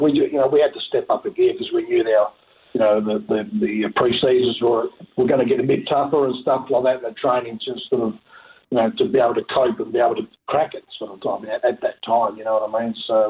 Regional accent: Bunbury, Western Australia, Australia; growing up in Bunbury and playing on I played all my junior footies at Maris Junior Footy Club

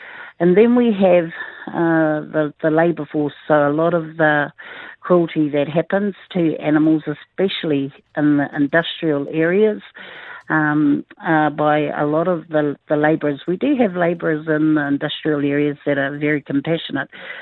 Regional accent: New Zealand; now in United Arab Emirates; we've had growing up in New Zealand. I grew up with dogs.

